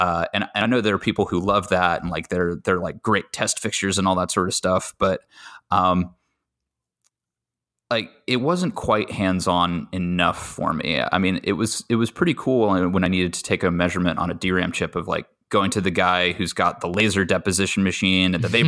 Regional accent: Montana, United States; I went to school at Montana State University. Go Bobcats. I grew up in Montana.

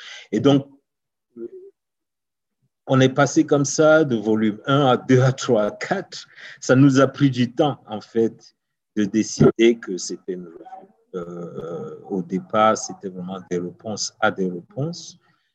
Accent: Uganda; OK, moi, je viens d'Ouganda et quand j'étais plus jeune

